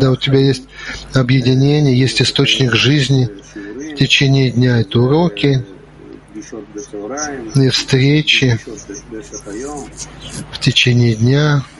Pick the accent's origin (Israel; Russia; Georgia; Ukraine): Israel; Лукаш из Польши, Домас из Литвы, я из Израиля.